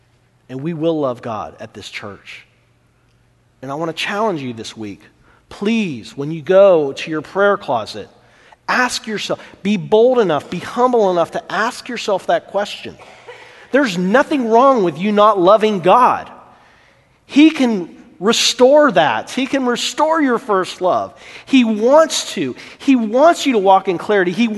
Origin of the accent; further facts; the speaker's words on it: California, United States; I'm from California, by the way, too, as well. So I lived in East Coast, West Coast, so I'm partial to California.